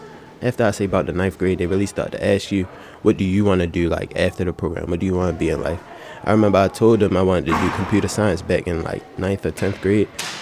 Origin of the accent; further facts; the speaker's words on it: Baltimore, Maryland, United States; Me growing up in Baltimore City, really in the middle of it, I grew up in Park Heights. And it's a lot of ways that you could fall into traps, being from where I'm from.